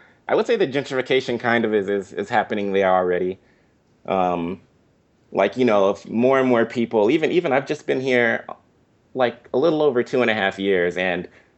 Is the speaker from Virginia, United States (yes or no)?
no; Inglewood, California, United States; I grew up specifically in Inglewood. And, you know, Inglewood is, like, a Black neighborhood.